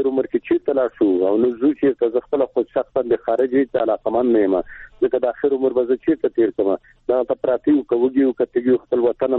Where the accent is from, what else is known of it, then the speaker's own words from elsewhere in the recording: Afghanistan; مونږ د افغانستان رعیت یو